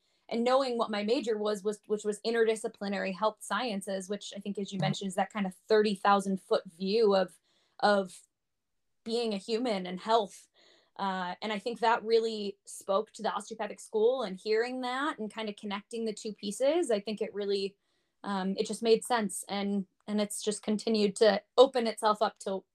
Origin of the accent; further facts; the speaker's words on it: Illinois, United States; applied kind of broadly to mostly the state of Illinois MD schools, just to, you know, be within my home state and home area.